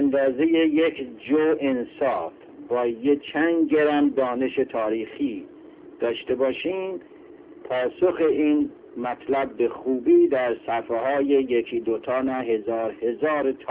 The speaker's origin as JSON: {"language": "Persian", "country": "Iran", "said": "میبینید که آبشخور همه ما یکیست و همه ما ایرانی هستیم"}